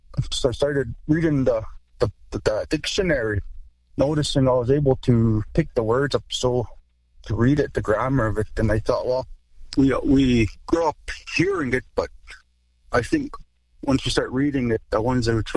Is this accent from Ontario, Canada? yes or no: no; Alberta, Canada; I'm from the Blood Tribe, and I come from Small Blankets or Small Robes clan. Well, I'm not fluent, but I know some Blackfoot.